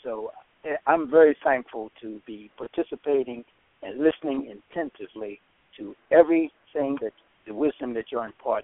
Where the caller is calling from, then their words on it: Delaware, United States; I'm calling from Delaware.